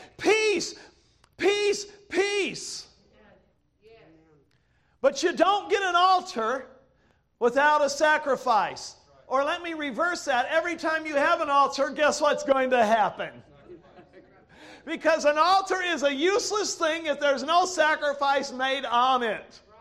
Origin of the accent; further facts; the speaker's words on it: United States; born there; Listen, we live in a society that just because I was born in America does not make me worthy of eating and sleeping and everything else.